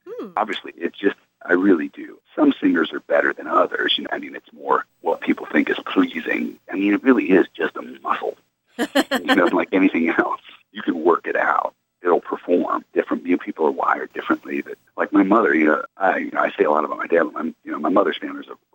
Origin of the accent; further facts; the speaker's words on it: Massillon, Ohio, United States; Then in Wadsworth, Ohio, I grew up in Massillon, Ohio